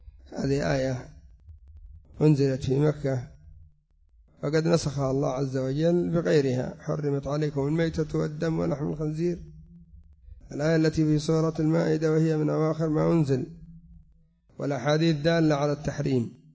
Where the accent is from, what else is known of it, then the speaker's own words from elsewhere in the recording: Yemen; العقب الذي يسمى عندنا في اليمن العقب هو أصلا نوع من الحياء الحمام واليمام